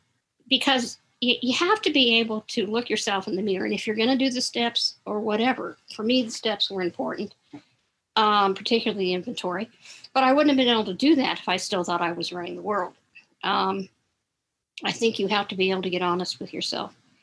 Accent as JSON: {"language": "English", "region": "New Mexico", "country": "United States", "said": "I'm an alcoholic from New Mexico."}